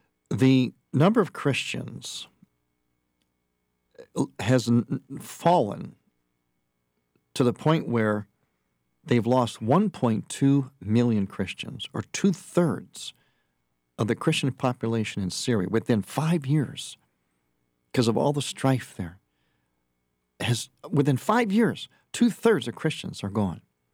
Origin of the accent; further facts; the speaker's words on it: Cleveland, Ohio, United States; Could have chose my hometown of Cleveland, whatever.